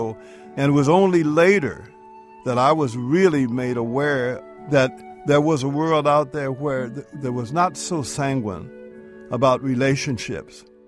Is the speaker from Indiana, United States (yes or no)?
yes; Indianapolis, Indiana, United States; Well, I grew up in Indianapolis at a time when Indianapolis was completely segregated.